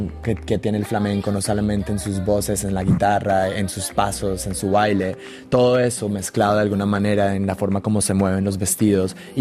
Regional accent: Colombia; en ese momento tenía 25 años y tenía mucho, mucho, como decimos en Colombia, que me faltaba mucho pelo para la moña

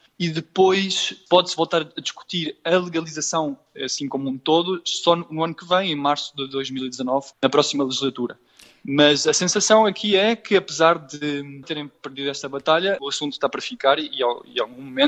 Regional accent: Portugal; para mim, inclusive, como português, Portugal é um país católico, conservador também

